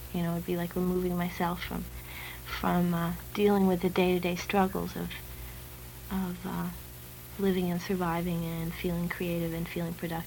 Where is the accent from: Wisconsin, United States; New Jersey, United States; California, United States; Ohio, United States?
California, United States; now in Vermont, United States; I was born politically in Vermont when I moved to Vermont. That although I grew up in California, that I was someplace else during the 60s.